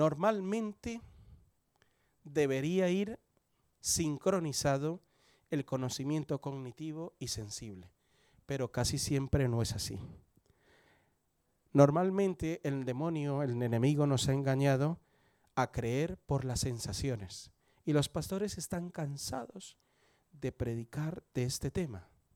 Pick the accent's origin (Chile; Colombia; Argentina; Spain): Colombia; Como me veréis y por mi acento, yo nací en Colombia, tengo 48 años, soy hijo de un militar colombiano, viví en muchos sitios de Colombia y en el extranjero pudimos vivir por el trabajo de él.